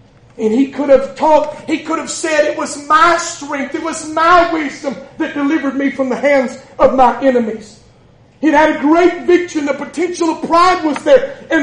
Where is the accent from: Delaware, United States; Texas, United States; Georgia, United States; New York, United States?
Georgia, United States; Down at the Catoosa County Jail, Hammond County Jail, my hometown in Dade County Jail.